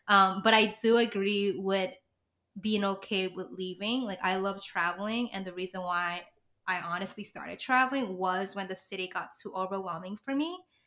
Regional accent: New York City, New York, United States; I'm a native New Yorker too.

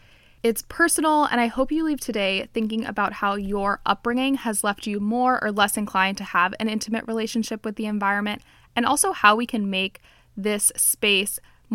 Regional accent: Miami, Florida, United States; I'm a white woman, I'm Hispanic, I'm Cuban, I grew up in Miami

